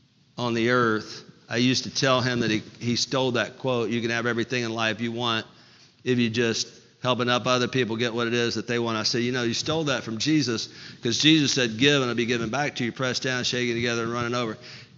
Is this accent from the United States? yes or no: yes; Mobile, Alabama, United States; we find out that we're both from Mobile, Alabama. We found out that we both went to the same high school